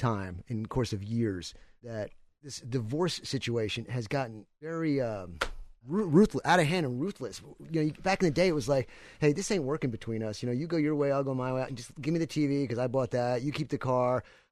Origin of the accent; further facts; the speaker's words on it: New York, United States; now in Texas, United States; I came down here from New York, okay, to Texas